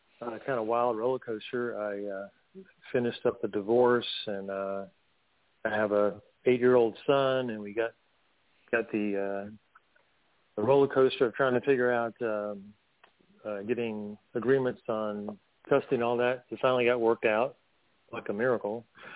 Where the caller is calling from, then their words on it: North Carolina, United States; I'm calling from the Blue Ridge Mountains of North Carolina. How y'all doing?